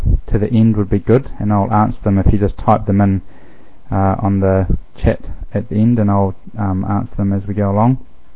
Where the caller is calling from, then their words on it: New Zealand; I'm ringing in from New Zealand.